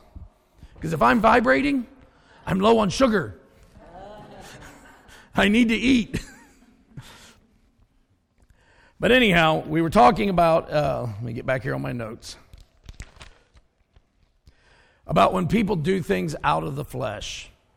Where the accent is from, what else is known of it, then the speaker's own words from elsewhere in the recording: Ohio, United States; But it's cold. I'm from Ohio. I'm on a tropical island